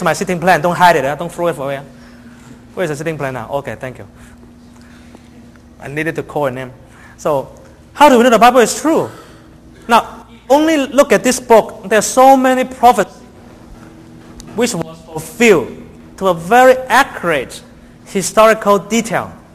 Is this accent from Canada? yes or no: yes; Canada; Because my wife is from Taiwan, I'm from Canada.